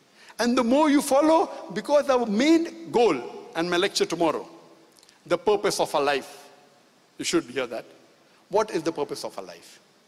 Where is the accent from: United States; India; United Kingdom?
India; born there; whether it's a country where I was born in India.